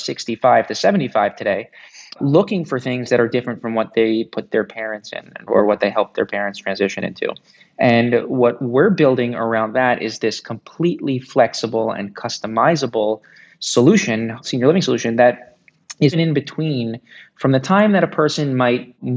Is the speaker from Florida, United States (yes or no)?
yes; Florida, United States; born and raised in South Florida, what we're now calling Silver Valley